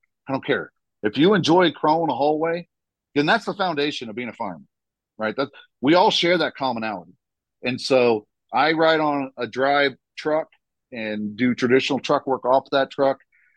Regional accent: Wichita, Kansas, United States; And I say that because I'm from Wichita, Kansas, and I've taught all over this country.

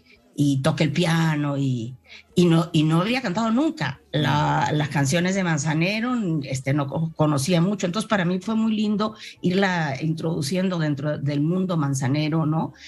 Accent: Peru; yo como peruana, Armando era amadísimo, sí, en el Perú.

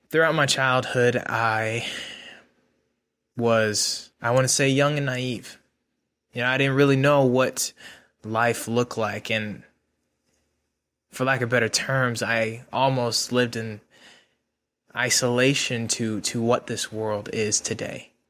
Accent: Galesburg, Illinois, United States; also born or lived in Florida; I was born and raised in Galesburg, Illinois. It's a small town kind of close to Chicago. I grew up there for about 7 years of my life before I moved all the way to Florida. And I lived in Florida until I was about 10 years old.

